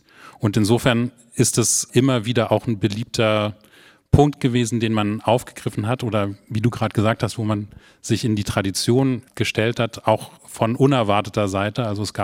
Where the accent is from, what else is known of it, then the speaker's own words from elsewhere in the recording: Hamburg, Germany; das ist das Foto aus meiner Heimatstadt Hamburg